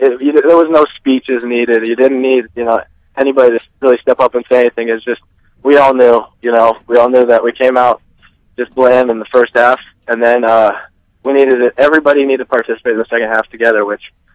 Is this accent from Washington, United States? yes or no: no; Montana, United States; As far as me, you know, I'm from Montana, so I kind of like this weather.